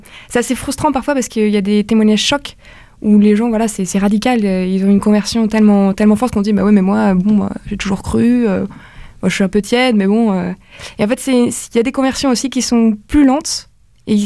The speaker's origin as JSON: {"language": "French", "town": "Lille", "region": "Hauts-de-France", "country": "France", "said": "En fait, je viens de Lille et à Lille, tous les ans, il y avait un week-end organisé."}